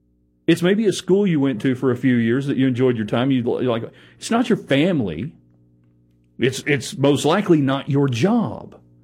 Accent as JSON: {"language": "English", "region": "New Mexico", "country": "United States", "said": "I'm from New Mexico, and I introduced a bunch of hillbillies to real Mexican food."}